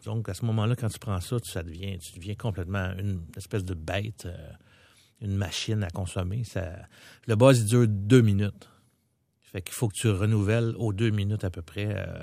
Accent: Charlemagne, Quebec, Canada; Je viens de Charlemagne. C'est une ville qui était assez violente à l'époque.

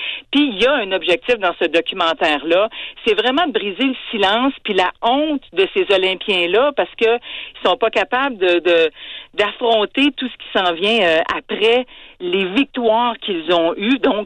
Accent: Canada; chez nous au Canada

